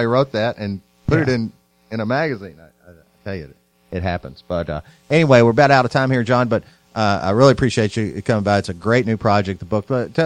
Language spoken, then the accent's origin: English; Louisville, Kentucky, United States; one of the great treasures of Louisville, Kentucky, my hometown.